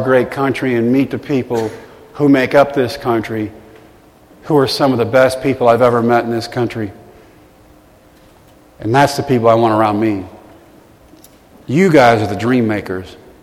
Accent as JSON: {"language": "English", "region": "Texas", "country": "United States", "tie": "born or raised there", "said": "They send me to my home state. I'm back in Texas for the first time in 3 months."}